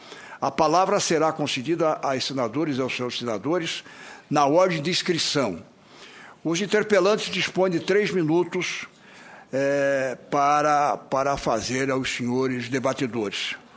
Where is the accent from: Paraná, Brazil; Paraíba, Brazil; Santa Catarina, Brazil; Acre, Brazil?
Santa Catarina, Brazil; eu sou de Santa Catarina. Inclusive, a odontologia é forte no meu estado